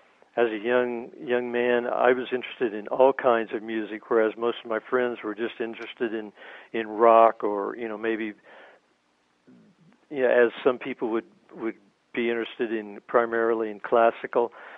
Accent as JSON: {"language": "English", "region": "Oklahoma", "country": "United States", "tie": "born or raised there", "said": "I haven't really seen any studies, but from what I know, growing up in Oklahoma and knowing Native cultures as"}